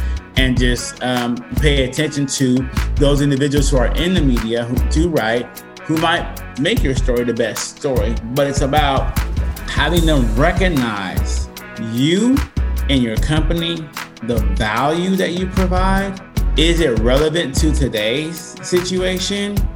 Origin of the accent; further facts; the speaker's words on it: Los Angeles, California, United States; So I'm originally from Northeast LA.